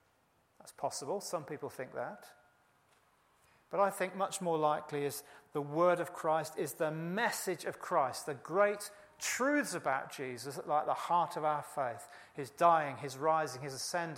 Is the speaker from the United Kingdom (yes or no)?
yes; United Kingdom; We shouldn't be frightened of our emotions. I know we're British, but, you know.